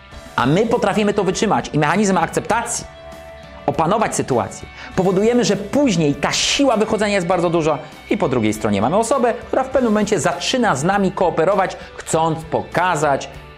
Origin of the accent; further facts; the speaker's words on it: Kraków, Lesser Poland, Poland; Ja jestem z Krakowa, dlatego powiedziałem włącza.